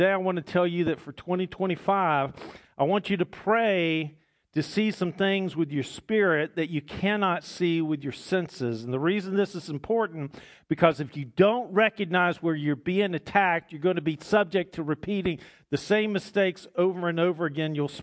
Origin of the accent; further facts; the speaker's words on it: the South, United States; Because, you know, we're from the South, right? And in the South, we got French porch talk.